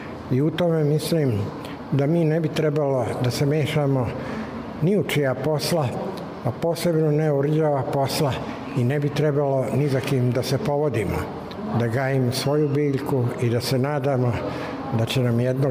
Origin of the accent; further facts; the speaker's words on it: Serbia; Mi kao Srbi treba da gajimo svoj jezik i svoju srpsku književnost